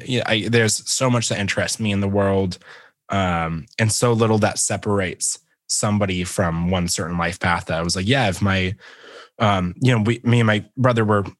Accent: Phenix City, Alabama, United States; And I grew up in the South. I grew up in a place called Phenix City. And it's like right on the border of Alabama and Georgia.

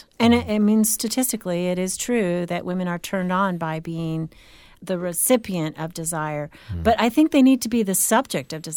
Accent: California, United States; Or just like growing up in California, which is what I did.

